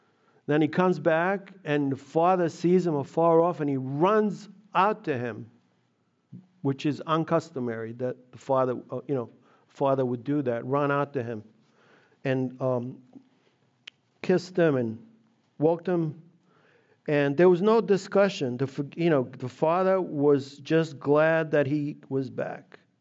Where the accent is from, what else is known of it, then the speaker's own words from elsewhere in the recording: Italy; I grew up on a farm. You know, I grew up in Italy. I was, you know, when I was a little kid, I grew up on my grandfather's farm. We had some livestock.